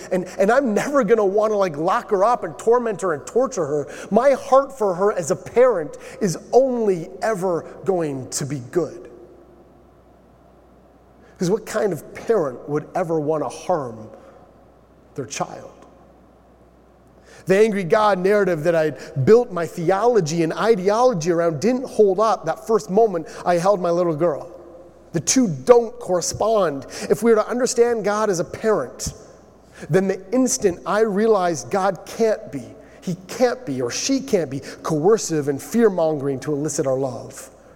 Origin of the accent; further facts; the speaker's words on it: Canada; We're Canadian.